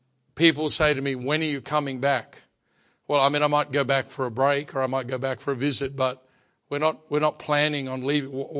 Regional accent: Australia; born there; So I was born in Australia.

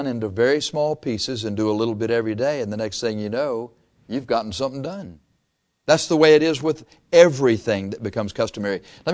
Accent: Corpus Christi, Texas, United States; Well, I'm from Corpus Christi, and look at that cool-looking bridge

